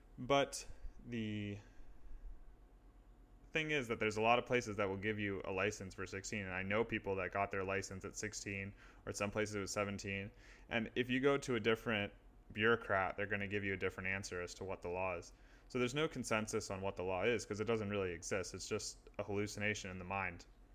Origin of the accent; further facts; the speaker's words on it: New York City, New York, United States; observation I made growing up in New York City